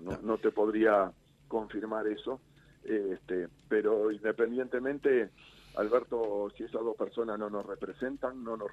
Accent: Uruguay; A veces me siento avergonzado como uruguayo

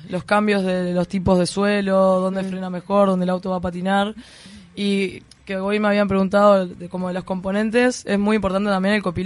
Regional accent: Uruguay; en Argentina los sponsors no me apoyan porque soy uruguaya.

